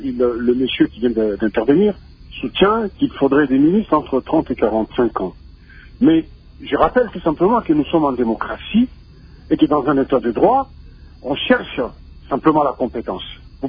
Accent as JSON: {"language": "French", "country": "DR Congo", "said": "mes chers compatriotes, nous sommes tous des Congolais."}